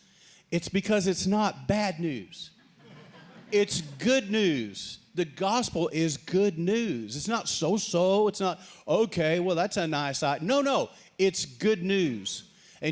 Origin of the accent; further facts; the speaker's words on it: Texas, United States; I grew up in Texas. I'm a Texas born and bred, West Texas. Yes, we had horses growing up.